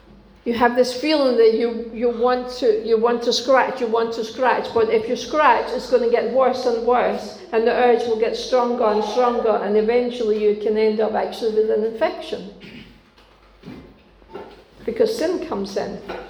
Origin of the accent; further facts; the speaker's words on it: Denmark; English is a second language; You most of you know that I'm originally from Denmark